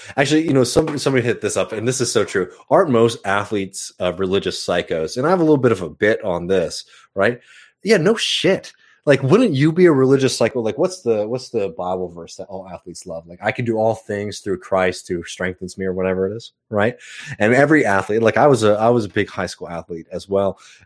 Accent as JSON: {"language": "English", "town": "Austin", "region": "Texas", "country": "United States", "said": "I'm from Austin, Texas. Yeah, I was born in St. David's Hospital. Very, very happy, man. I'm on my last, you know, for folks who don't know, I'm moving back in the next couple of weeks."}